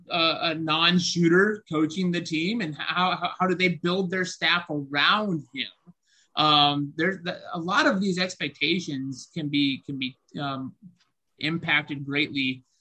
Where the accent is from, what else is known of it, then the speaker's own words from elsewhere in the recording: Ohio, United States; Growing up in Ohio, I saw Cleveland play enough